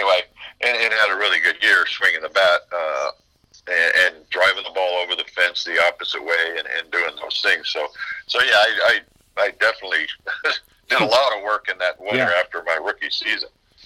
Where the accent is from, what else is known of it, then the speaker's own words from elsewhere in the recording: California, United States; But yeah, I mean, football was my life growing up in Northern California.